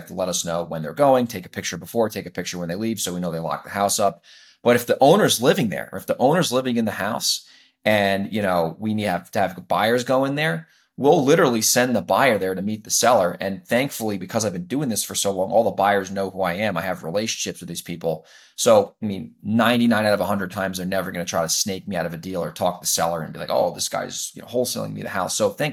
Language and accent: English; New York, United States; So the main thing I will tell you is that I am originally from New York. So I grew up there. I started the business when I used to live there.